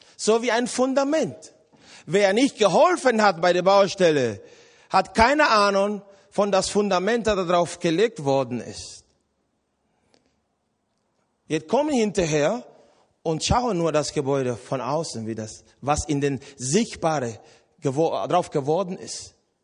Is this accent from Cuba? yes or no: yes; Cuba; in Lateinamerika, wo ich herkomme, ich komme aus Kuba